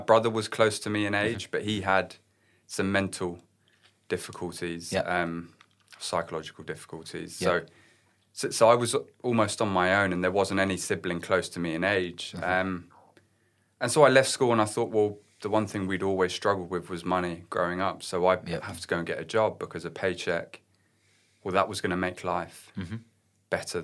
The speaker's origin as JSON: {"language": "English", "town": "Wembley", "region": "London", "country": "United Kingdom", "tie": "born or raised there", "said": "So I grew up in London"}